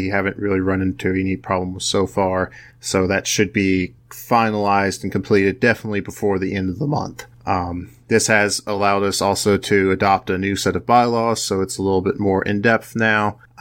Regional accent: Kansas, United States; we have incorporated as a not-for-profit 501c4 in my home state of Kansas.

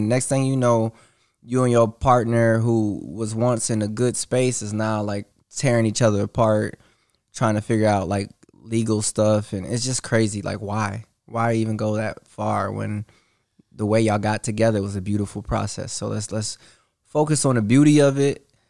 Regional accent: Detroit, Michigan, United States; moved away as an adult; now in Los Angeles, United States; I'm from Detroit originally, from Detroit, Michigan. I moved out here like 3.5 years ago, almost four, right?

